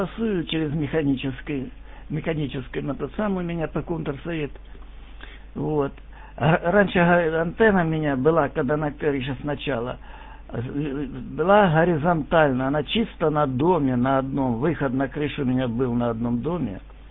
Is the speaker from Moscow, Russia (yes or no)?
no; Belgorod, Belgorod Oblast, Russia; Я вот из Белгорода, возле Белгорода